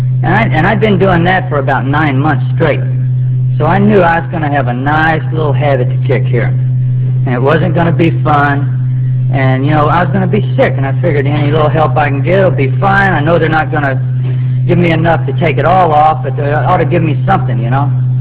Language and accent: English; Texas, United States; And I'm from the South. I'm from Texas.